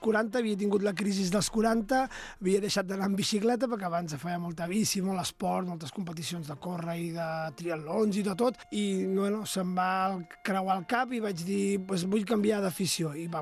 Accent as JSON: {"language": "Catalan", "region": "Balearic Islands", "country": "Spain", "said": "perquè jo tinc familiars que tenen cavalls a Mallorca, perquè jo sóc mallorquí"}